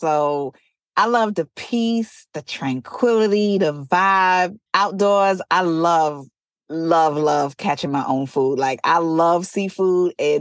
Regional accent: Brooklyn, New York, United States; now in Virginia, United States; So I'm originally a city girl. I'm from Brooklyn, East New York. I grew up very fast paced. New York is very populated.

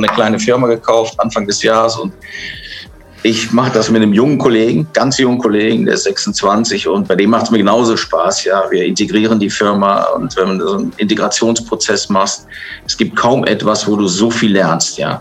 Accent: Rhineland, Germany; Also ich bin Rheinländer

